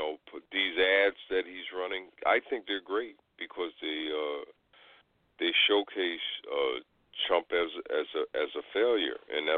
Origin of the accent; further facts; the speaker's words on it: New York City, New York, United States; And I'm from New York, obviously. I'm, born, raised, educated there.